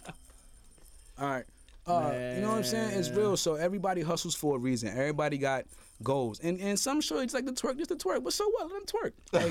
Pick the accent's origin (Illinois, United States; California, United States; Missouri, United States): Illinois, United States; Chicago; He was from Chi-Town, you know, I'm from Chicago.